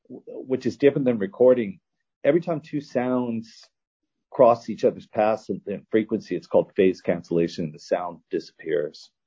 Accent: California, United States; I'm from California, right? And I was born in 1967.

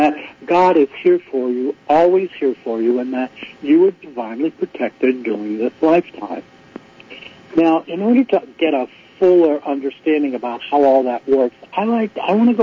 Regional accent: New Orleans, Louisiana, United States; I was born and raised in New Orleans, so that word kind of follows with me.

